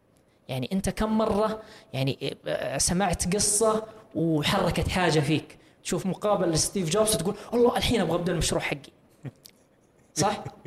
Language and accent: Arabic; Saudi Arabia; عندنا في السعودية